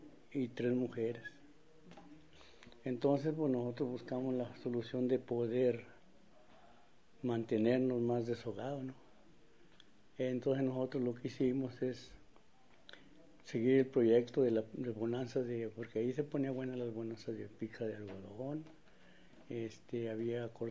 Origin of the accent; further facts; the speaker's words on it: Torreón, Coahuila, Mexico; also born or lived in Tayagua; yo vengo de Tayagua, Zacatecas. Desde que estaba muy chiquito me trajeron de brazos de 6 meses. Nos vinimos para la ciudad de Torreón.